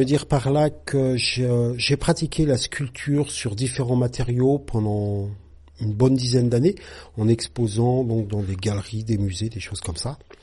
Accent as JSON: {"language": "French", "region": "Bourgogne-Franche-Comté", "country": "France", "said": "Je viens d'une autre région, comme mon accent doit sans doute le dire un peu. Enfin, je suis pas du Quercy, je suis pas originaire, je suis bourguignon d'origine."}